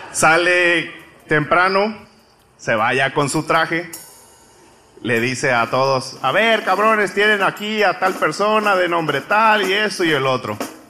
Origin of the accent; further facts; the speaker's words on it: Veracruz, Mexico; Del norte de Veracruz.